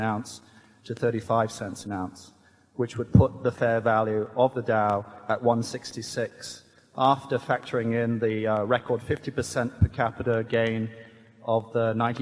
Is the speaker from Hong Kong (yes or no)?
yes; Hong Kong; I'm a shareholder from Hong Kong.